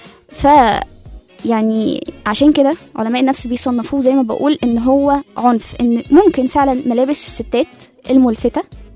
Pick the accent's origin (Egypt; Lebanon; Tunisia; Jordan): Egypt; نسبة التحرش عندنا في مصر 99.3